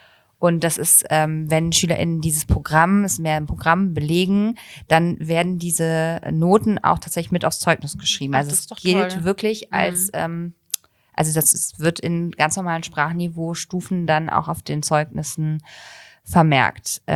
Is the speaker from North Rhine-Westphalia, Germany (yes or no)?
yes; Bonn, North Rhine-Westphalia, Germany; Bonn ist meine Heimatstadt.